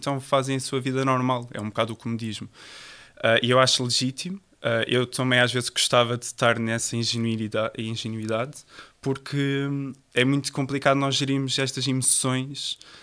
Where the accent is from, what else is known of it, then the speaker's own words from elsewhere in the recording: Azores, Portugal; now in Porto, Portugal; então eu vim a estudar, saí de São Miguel, vim estudar para o Porto